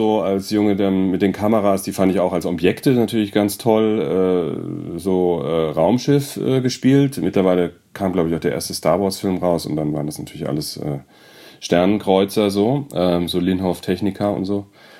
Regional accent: Frankfurt am Main, Hesse, Germany; Und ich komme aus Frankfurt am Main.

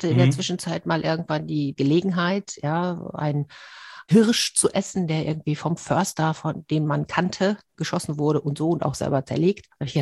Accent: North Rhine-Westphalia, Germany; now in Hamburg, Germany; ich komme ursprünglich aus der Ecke, ich wohne jetzt in Hamburg seit langen Jahren, aber ich komme aus der Ecke, wo Tönnies halt auch seine Fabrik hat.

